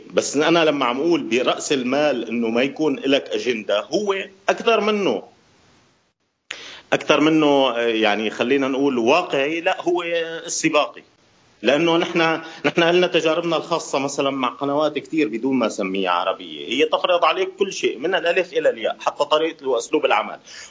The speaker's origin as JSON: {"language": "Arabic", "country": "Syria", "said": "نحن كسوريين بعدنا شوي ما خطينا"}